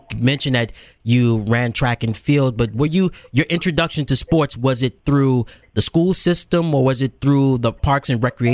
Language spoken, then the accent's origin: English; the South, United States; Now, I'm from the South, and you grew up in the South as well, so we know how to handle heat and humidity.